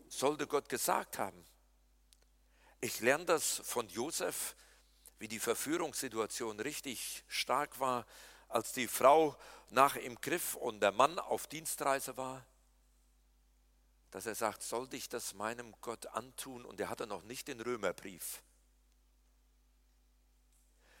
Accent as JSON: {"language": "German", "region": "Berlin", "country": "Germany", "said": "Und wir sind so damit beschäftigt, was alles nicht funktioniert als echte Berliner."}